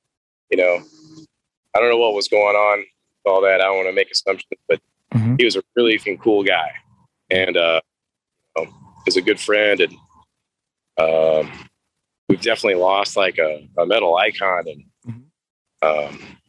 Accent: Midwest, United States; And I'm from the Midwest, so it's not like we're on the East Coast

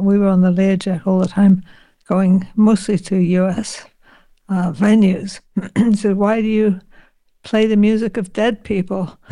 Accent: Canada; And it's special because I live in Toronto. You know, I'm Canadian.

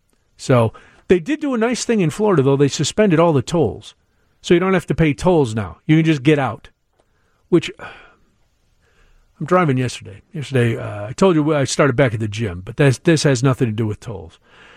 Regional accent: Ireland; Well, I'm going to follow the green one because I'm Irish.

